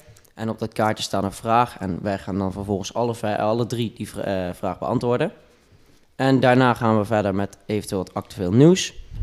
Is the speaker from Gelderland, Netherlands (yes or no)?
no; North Brabant, Netherlands; Ik kom uit een heel klein dorp, maar dat kent denk ik niemand. Ik woon bij Kuik in de buurt en bij Graven.